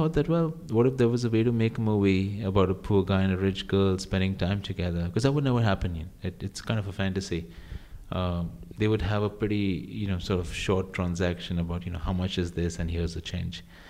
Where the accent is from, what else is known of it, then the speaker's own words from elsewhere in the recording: India; it came back when I was growing up in India